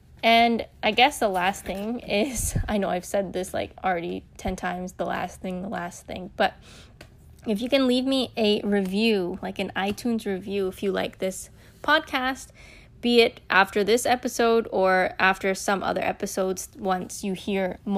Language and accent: English; United States; So if you don't know, I'm actually American and my husband is Vietnamese.